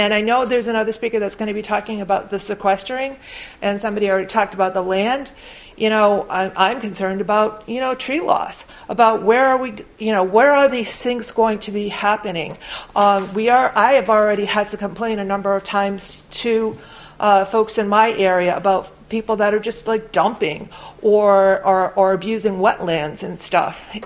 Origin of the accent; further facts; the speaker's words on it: Taunton, Massachusetts, United States; I'm from Taunton, Massachusetts.